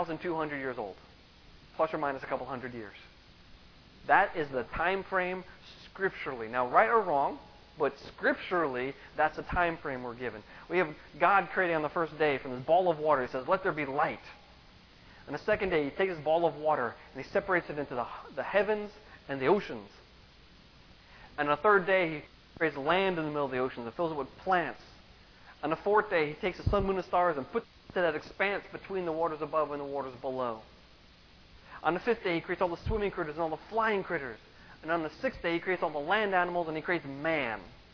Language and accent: English; New York, United States; I grew up on Long Island. I lived in a beach town.